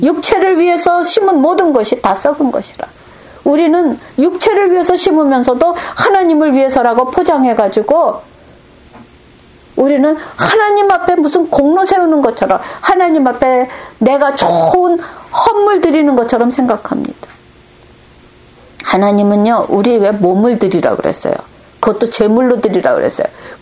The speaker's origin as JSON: {"language": "Korean", "country": "South Korea", "also_born_or_lived": "Japan", "said": "저는 한국 사람이 일본에 가서 살았으니까"}